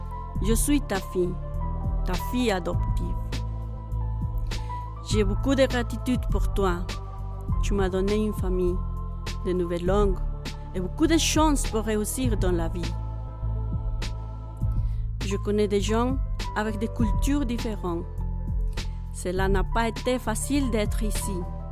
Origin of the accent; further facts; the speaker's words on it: Cusco, Peru; French is a second language; now in Belgium; J'aime le pays où je suis né. J'ai vécu toute mon enfance là-bas, à Cusco, ma ville bien-aimée.